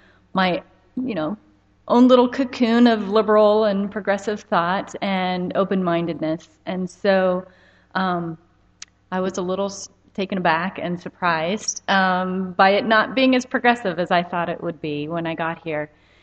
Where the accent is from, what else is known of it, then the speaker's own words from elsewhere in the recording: Hiawatha, United States; I grew up in Hiawatha, and for 6 years I wrote a progressive op-ed piece for our hometown newspaper